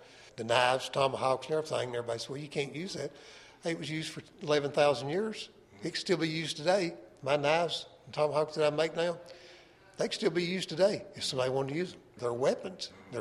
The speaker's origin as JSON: {"language": "English", "town": "Morristown", "region": "Tennessee", "country": "United States", "tie": "born or raised there", "said": "I was born in Morristown, Tennessee. Yeah, like I say, I'm 60 years old and lived there all my life."}